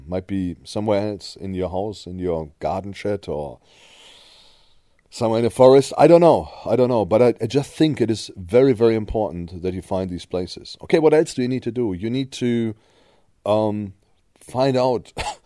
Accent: Germany; first language German; English is a second language; I'm not an English speaker. I'm not a native English speaker. I'm German. I grew up in Germany, and I, you know, wasn't a really good German speaker either. But I spoke German fluently.

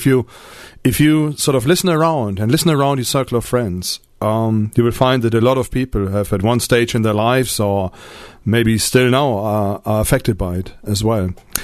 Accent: Paderborn, North Rhine-Westphalia, Germany; in Paderborn, my hometown, we had the British Army was stationed there.

